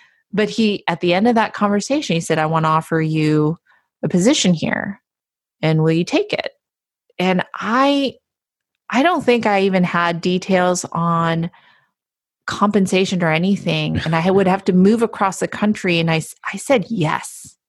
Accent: Palo Alto, California, United States; I'm from Palo Alto, so I kind of knew what venture capital was

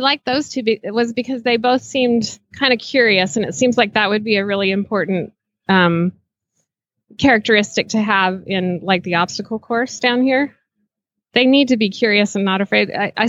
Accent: Salt Lake City, Utah, United States; Salt Lake City.

